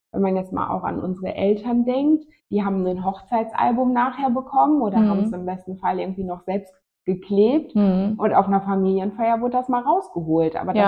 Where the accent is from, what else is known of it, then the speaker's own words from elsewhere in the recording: Germany; mein Mann ist Italiener, ich bin Deutsche.